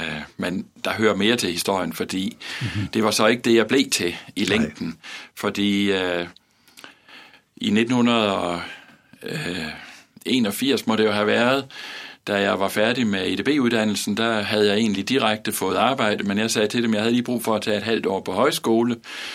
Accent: Region of Southern Denmark, Denmark; now in West Jutland, Denmark; jeg har haft halvdelen af mit liv i Vestjylland nu. Men jeg stammer oprindeligt fra et sted lige syd for Vejle. Det er der, jeg er vokset op

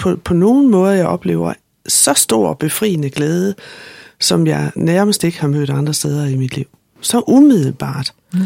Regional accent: Slagelse, Zealand, Denmark; moved away as an adult; also born or lived in Klovborg; now in Holstebro, Denmark; fordi jeg er fra Slagelse

